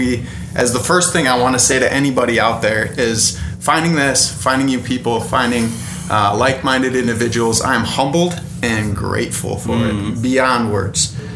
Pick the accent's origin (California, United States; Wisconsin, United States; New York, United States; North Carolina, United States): Wisconsin, United States; Madison; I'm coming from Madison, Wisconsin.